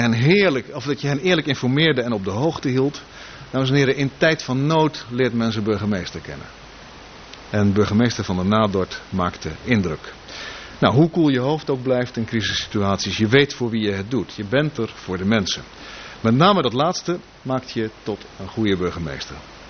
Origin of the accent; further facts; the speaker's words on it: Dordrecht, South Holland, Netherlands; born there; En dat voor een jongen die zijn roots heeft onder de rook van Dordrecht. Ik ben een geboren Dordtenaar